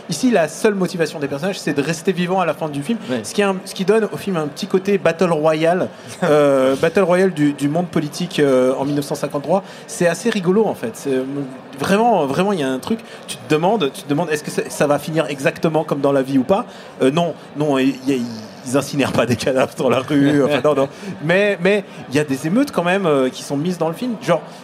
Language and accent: French; Russia; En tant que russe, j'ai quand même une petite nostalgie pour tous les films des années 80 avec les Russes avec des accents teubés.